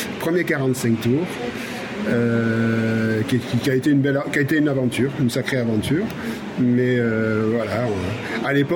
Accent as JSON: {"language": "French", "country": "France", "tie": "born or raised there", "also_born_or_lived": "Dakar, Senegal", "said": "martiniquais, donc j'ai ces trois et quatre même, puisque j'ai grandi quand même en France, je suis arrivé très tôt en France. Donc j'ai grandi en France, donc j'ai les quatre cultures qui se mélangent en moi."}